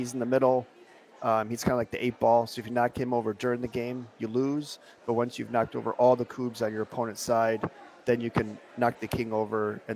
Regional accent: Rockford, Illinois, United States; now in Eau Claire, United States; born and raised in Rockford, Illinois, moved around a little bit. And moved to Eau Claire

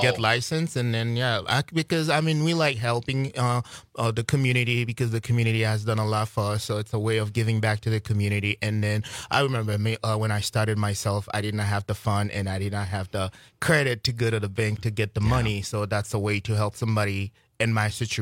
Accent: Haiti; moved away as an adult; I grew up in Haiti. Right. I did not move here until I was 22 years old.

